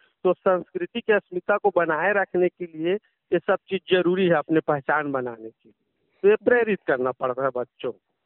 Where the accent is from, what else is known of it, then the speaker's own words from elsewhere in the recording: Chhattisgarh, India; हमारे गांव के तरफ जितने भी हमारे छत्तीसगढ़ के जो त्योहार हैं